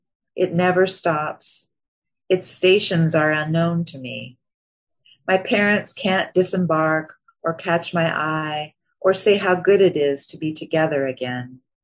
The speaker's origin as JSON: {"language": "English", "region": "Washington", "country": "United States", "tie": "born or raised there", "said": "But it's also my hometown. And my hometown extends into the Hanford site. It was just part of our culture."}